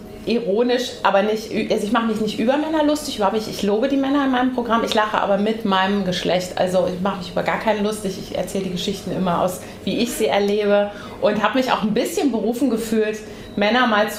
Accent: Hesse, Germany; da habe ich auch erzählt, wo ich herkomme, natürlich schön Bronkel-Gags aus Nordhessen.

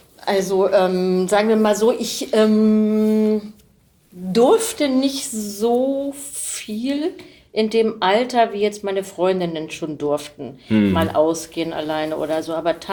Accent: Hamburg, Germany; born there; In meiner Jugend habe ich in der Schanze gewohnt, in Hamburg.

